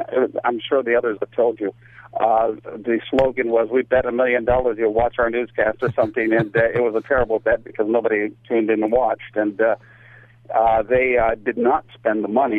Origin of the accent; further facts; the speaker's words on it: New Hampshire, United States; now in Minneapolis, United States; Yeah, well, I grew up in New Hampshire, and then I was in television in Richmond, Virginia, and Orlando before I got to Minneapolis.